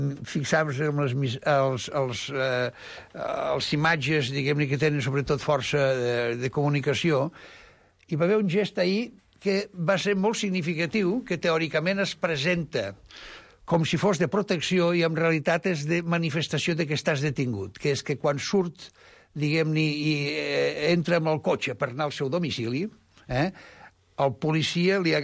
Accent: Catalonia, Spain; li parlo jo, que sóc lleidatà

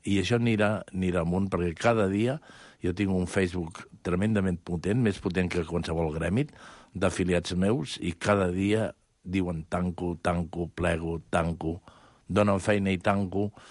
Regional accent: Barcelona, Catalonia, Spain; born there; A Barcelona, un 7 de setembre.

